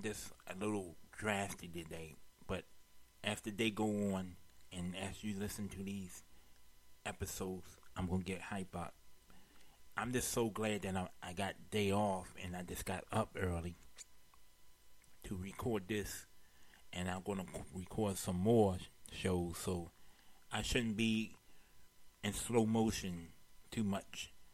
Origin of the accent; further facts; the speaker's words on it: Maryland, United States; this is my hometown, and I'll always respect my home team, Orioles and the Ravens.